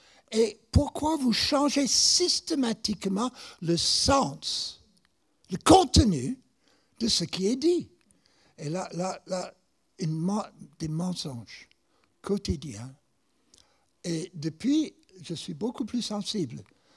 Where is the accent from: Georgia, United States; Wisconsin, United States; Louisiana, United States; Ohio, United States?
Ohio, United States; Canton; c'est dans le canton, dans l'Ohio, je dis, mais c'est ma ville natale. C'est ma ville natale représente tout le pays.